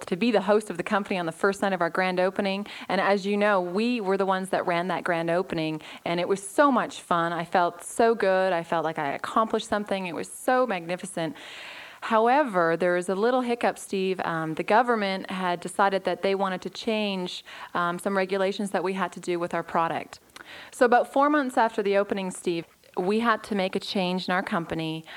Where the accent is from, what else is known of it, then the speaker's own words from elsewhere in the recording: Mississauga, Ontario, Canada; I am so excited to be here. I'm from Mississauga, Ontario, Canada